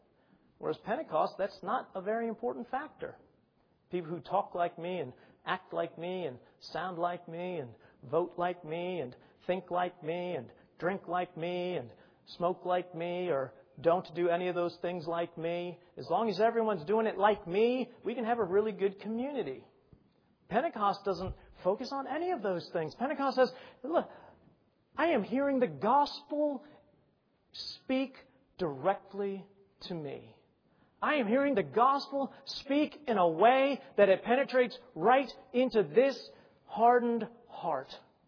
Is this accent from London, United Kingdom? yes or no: no; Scotland, United Kingdom; and I'm Scottish and I can't throw away good tires.